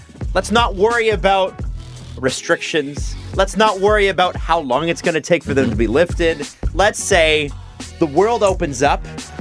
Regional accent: Scarborough, Ontario, Canada; I'm from Scarborough. I can say that.

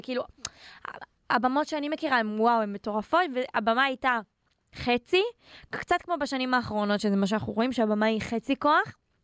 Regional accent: Netanya, Central District, Israel; born there; מה פספסתי? שנולדתי בנתניה.

